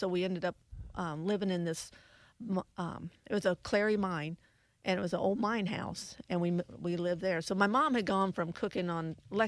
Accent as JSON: {"language": "English", "region": "Illinois", "country": "United States", "also_born_or_lived": "Alaska", "said": "My family's in Illinois. All kind of scattered throughout the state of Illinois."}